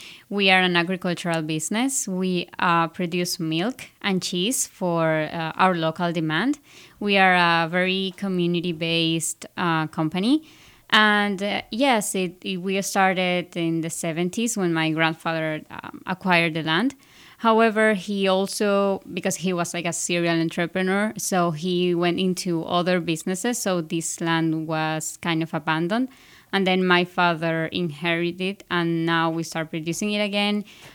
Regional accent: Canoa, Manabí, Ecuador; So we are from Ecuador. We are a little town near the beach. It's called Canoa.

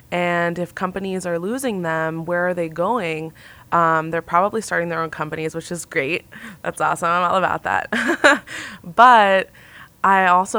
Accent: Boston, Massachusetts, United States; Well, I'm from Boston

